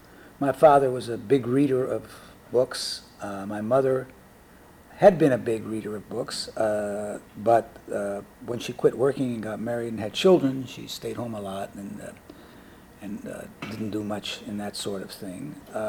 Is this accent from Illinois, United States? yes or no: yes; Chicago, Illinois, United States; born there; Well, I was born in Chicago, Illinois, a long time ago. I'm 76 years old.